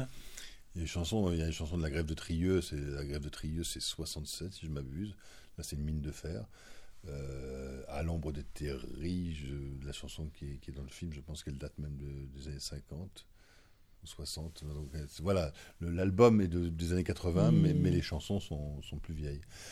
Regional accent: Lens, Hauts-de-France, France; born there; je suis né à Lens, j'ai tourné à Lens.

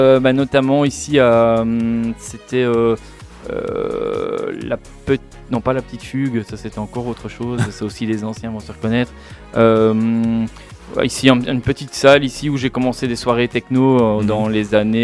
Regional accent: Roux, Wallonia, Belgium; Eh oui, je suis d'ici, de Roux. J'habite plus actuellement, mais je suis de Roux.

